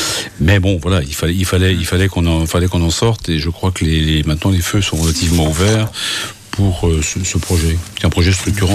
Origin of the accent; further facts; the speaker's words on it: France; Ce qui est difficile chez nous en France